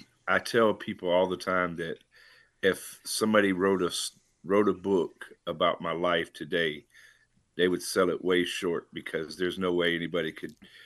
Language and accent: English; Key West, Florida, United States; born there; So I was born in Key West, Florida, and I was a little freckle-faced little kid, never felt like I fit in anywhere.